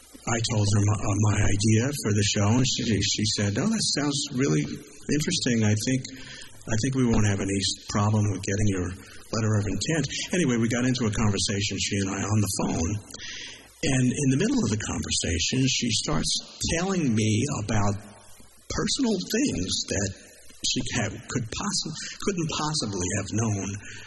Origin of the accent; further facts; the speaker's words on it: New York, United States; now in California, United States; I was a writer, and I was here in California, but I'm from New York.